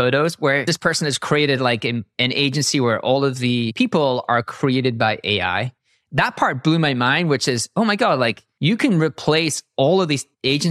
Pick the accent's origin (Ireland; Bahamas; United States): Ireland; I'm Irish.